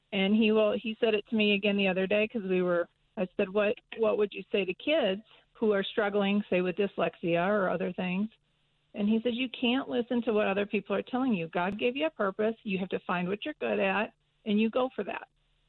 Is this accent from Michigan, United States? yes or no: yes; Michigan, United States; I grew up in Michigan. Frank grew up out here. My husband grew up in Georgia.